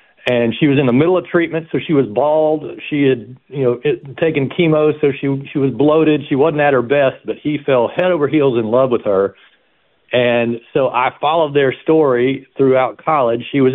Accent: Memphis, Tennessee, United States; I grew up in Memphis and just kind of started, went into college thinking it might be a good place to work.

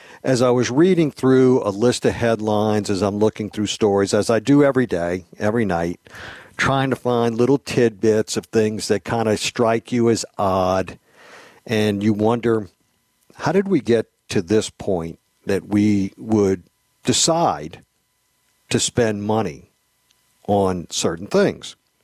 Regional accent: New Orleans, Louisiana, United States; He goes, where are you guys from? I said, New Orleans.

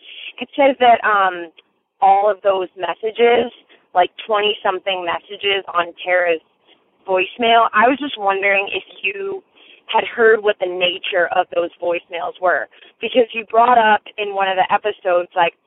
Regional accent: Boston, Massachusetts, United States; I'm from Boston, and I love your podcast.

